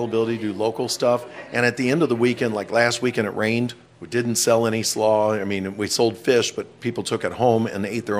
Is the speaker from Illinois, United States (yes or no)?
yes; Millstadt, Illinois, United States; also born or lived in Milwaukee; Yes, I lived up in Milwaukee for about 13 years, but I was born and raised here in Millstadt, or East St. Louis and Millstadt. Been here since 63.